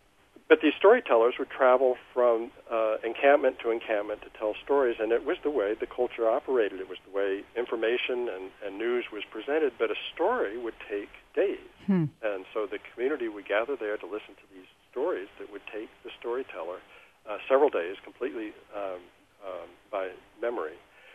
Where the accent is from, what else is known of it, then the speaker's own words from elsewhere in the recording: the South, United States; also born or lived in Northern United States; since I grew up in the South U.S. partly, and partly in the Northern U.S.